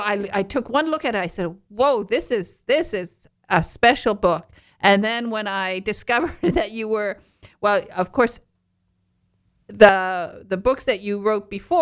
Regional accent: Michigan, United States; I was born in Michigan's Upper Peninsula.

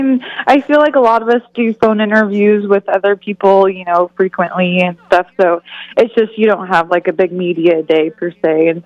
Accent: Oregon, United States; Yeah, so I'm actually from Oregon.

